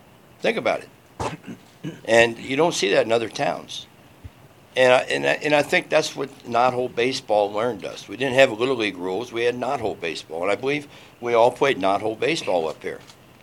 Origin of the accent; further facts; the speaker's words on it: Cincinnati, Ohio, United States; It was great growing up in Cincinnati.